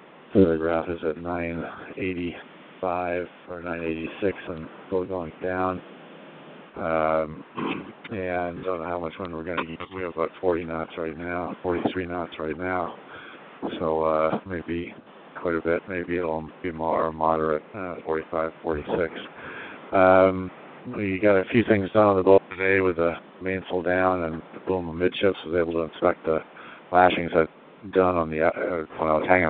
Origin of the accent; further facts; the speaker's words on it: United States; Just to thank the French for this race, and honor to be in it as an American. Only the 3rd American in it.